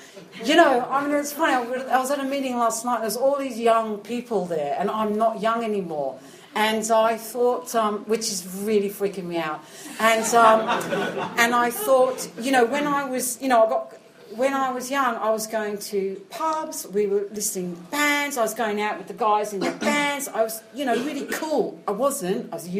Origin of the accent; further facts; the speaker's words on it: Australia; I mean, I was from Australia, it was hot, right?